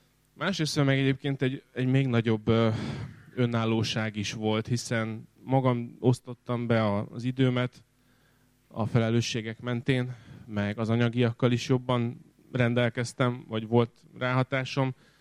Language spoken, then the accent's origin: Hungarian; Kaposvár, Somogy, Hungary; Én Kaposváron születtem, és ott nőttem föl. Alapvetően egy nem hívő, istentelen, vagy ateista családban.